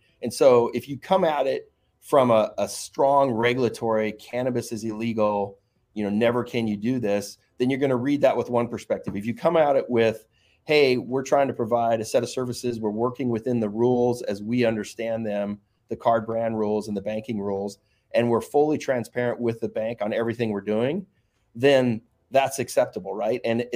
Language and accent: English; Washington, United States; My home state of Washington, there is no delivery.